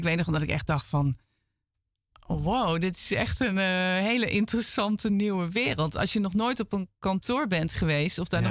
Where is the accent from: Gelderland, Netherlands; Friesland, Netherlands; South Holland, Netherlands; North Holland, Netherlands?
Gelderland, Netherlands; Arnhem; moved away as an adult; also born or lived in Groningen; Ik ben in Arnhem geboren.